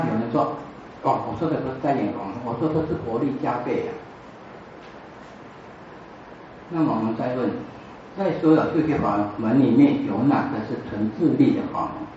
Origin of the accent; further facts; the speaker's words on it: China; 像我们中国人说这样的啊，天助自助